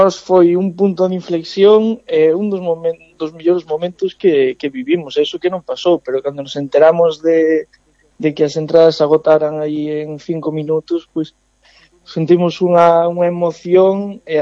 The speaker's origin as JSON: {"language": "Galician", "town": "Carnota", "region": "Galicia", "country": "Spain", "tie": "born or raised there", "said": "A semana siguiente estamos en Carnota, no meu pobo natal, que, bueno, sempre dicimos que son de Muros, pero aí teño a miña raíz e a miña residencia en Carnota."}